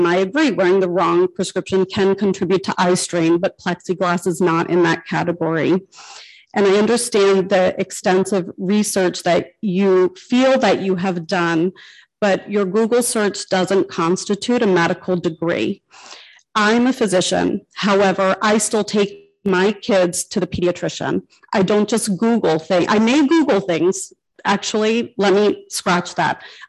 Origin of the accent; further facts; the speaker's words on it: New Jersey, United States; I wasn't raised in Holmdel, but I was born and raised in New Jersey. I'm a Jersey girl.